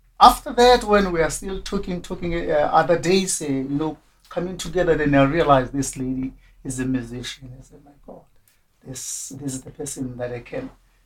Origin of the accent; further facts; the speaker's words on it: South Africa; I'm coming from South Africa as well. And I'm living there as well in Kinsale Accommodation Center.